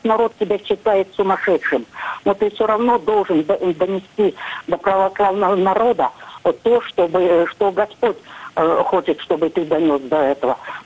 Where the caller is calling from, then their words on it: Kaluga Oblast, Russia; Я звоню из Калужской области.